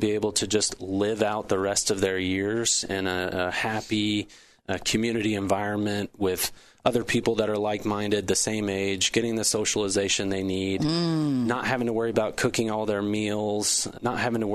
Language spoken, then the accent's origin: English; Tulsa, Oklahoma, United States; That was a part of us moving back to Oklahoma, was that she could stay home, that we have family here